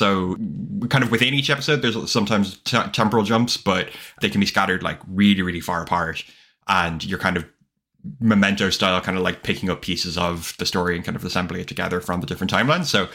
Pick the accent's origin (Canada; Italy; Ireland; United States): Ireland; as an Irish viewer of the movie, it makes it somewhat an interesting thing